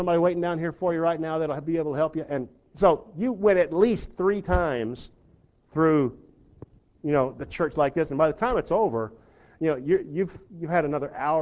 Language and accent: English; Texas, United States; And that stuff used to drive me crazy, because I'm from Texas, went to Pensacola Bible Institute.